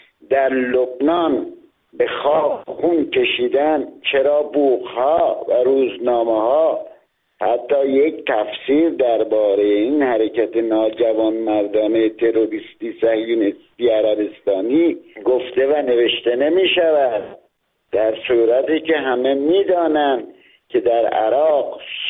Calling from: Qom, Iran; از قم هستم.

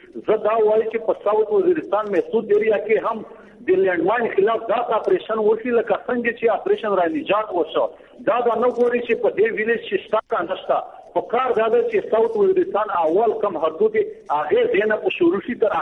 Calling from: Tehran, Tehran Province, Iran; د ایران تهران څخه ټلیفون کلی کوم.

